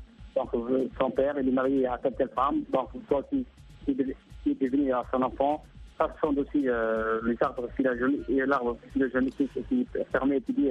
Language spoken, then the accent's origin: French; Djibouti; Exactement, je suis maintenant chez moi à Djibouti.